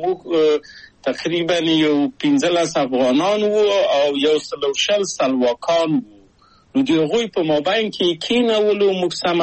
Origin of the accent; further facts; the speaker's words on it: Kabul, Afghanistan; moved away as an adult; زه له کابل په یو دولتي بورس چکسلواکیا ته راغلم